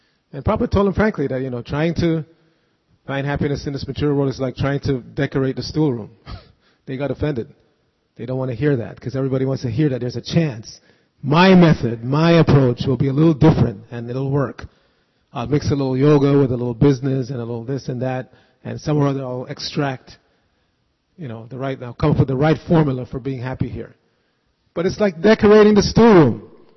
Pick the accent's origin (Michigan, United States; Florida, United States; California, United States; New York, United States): New York, United States; New York City; I grew up in New York City, and you know, everybody knows the New York subway is like going to the hellish planet